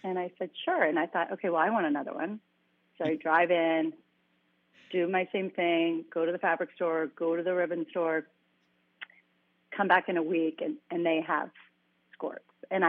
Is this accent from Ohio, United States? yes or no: yes; Ohio, United States; I'm from Ohio, didn't know that the garment district even existed.